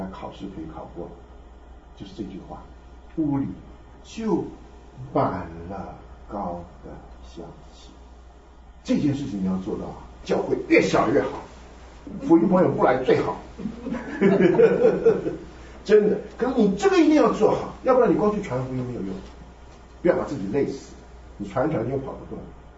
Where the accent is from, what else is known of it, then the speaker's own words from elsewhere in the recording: Taiwan; 你说我是从台湾来的